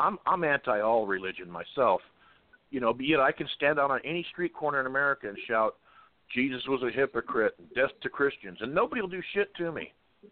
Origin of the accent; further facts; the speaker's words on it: United States; But I'm an American, and we have this thing called religious freedom, you know.